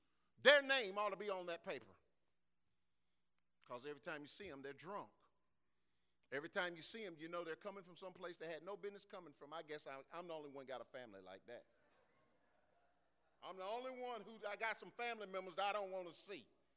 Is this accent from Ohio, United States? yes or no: no; LeGrand, North Carolina, United States; I'm from the country. I'm from LeGrand, North Carolina.